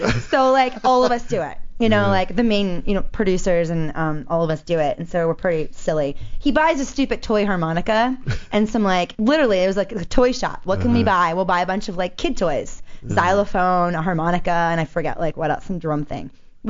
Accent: United States; I'm American.

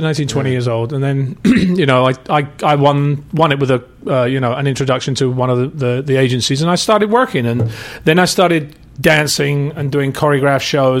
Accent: London, United Kingdom; born there; I was born in London. I from an Italian mother, English father.

